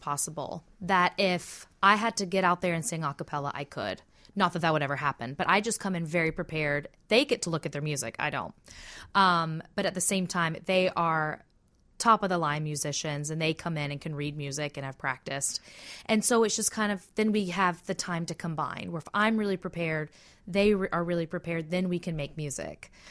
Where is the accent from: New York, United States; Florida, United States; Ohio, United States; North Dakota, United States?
Florida, United States; Gulf Breeze; I'm from Pensacola, Florida. Well, Gulf Breeze, Florida. It's a small town next to Pensacola.